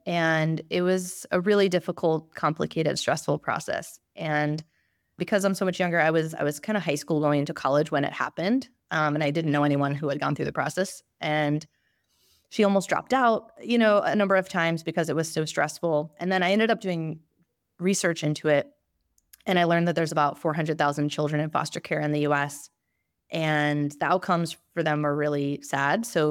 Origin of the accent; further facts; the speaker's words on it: New Jersey, United States; I grew up in New Jersey. I'm the youngest of three daughters, and I had a really loving family.